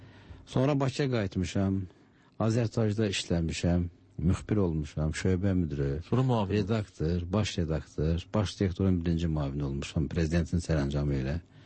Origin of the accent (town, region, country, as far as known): Fahraga, Kvemo Kartli, Georgia; born or raised there; moved away as an adult; also born or lived in Baku / Moscow